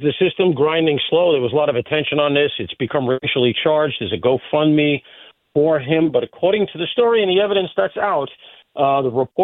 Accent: New York, United States; I say that as a New Yorker.

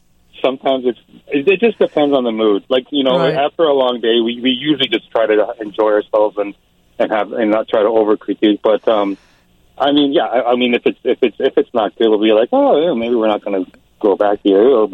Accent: Philippines; I'm the Filipino side, and she's the Cuban side.

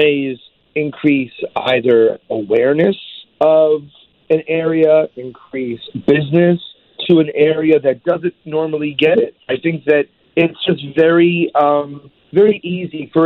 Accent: Fort Lauderdale, Florida, United States; these wonderful places growing up in Fort Lauderdale with my grandparents.

